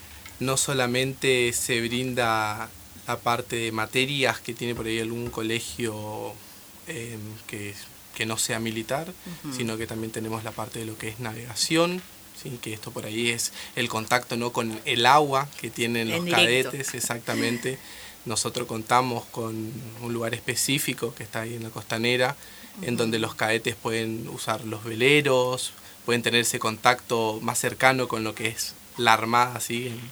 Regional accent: Posadas, Misiones, Argentina; Yo soy de Posadas Misiones.

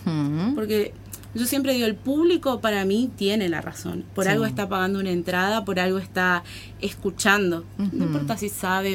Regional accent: Córdoba, Argentina; Yo en realidad soy cordobesa, una cordobesa medio paraguaya.

